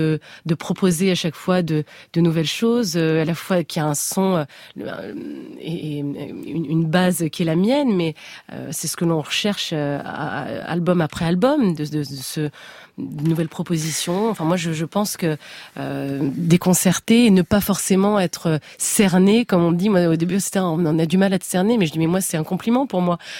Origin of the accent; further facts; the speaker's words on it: Brittany, France; born there; Moi, je suis bretonne de naissance